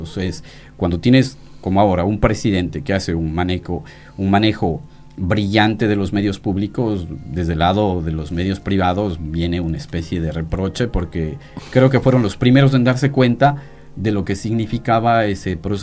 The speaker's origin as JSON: {"language": "Spanish", "country": "Ecuador", "tie": "born or raised there", "said": "nosotros crecimos siendo ecuatorianos de una manera y queremos ser ecuatorianos de otra manera"}